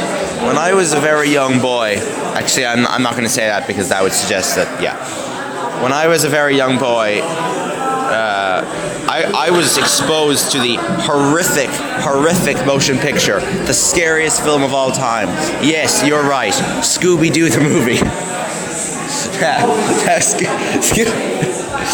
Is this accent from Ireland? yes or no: yes; Cork, Munster, Ireland; I'm better than everyone else because I'm from Cork. Cork's the best place in the world.